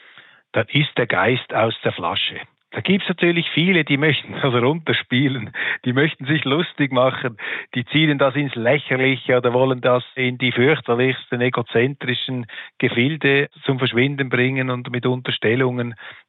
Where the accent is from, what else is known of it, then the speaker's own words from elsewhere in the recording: Switzerland; aus meiner Sicht, als Schweizer, als Zaungast dieser Konflikte